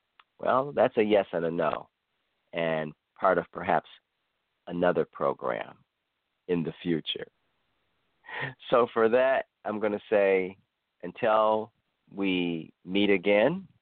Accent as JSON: {"language": "English", "town": "Cleveland", "region": "Ohio", "country": "United States", "tie": "born or raised there", "said": "a shout out especially to my hometown in Cleveland and surrounding areas"}